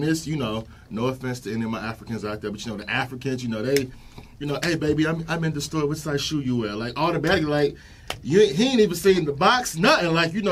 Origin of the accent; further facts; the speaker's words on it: Houston, Texas, United States; Yeah, I'm from Houston, but I've been here since 05.